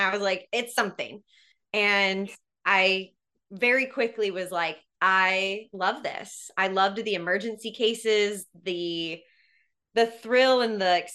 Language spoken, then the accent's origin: English; California, United States; I'm from California, and he wanted to move to California.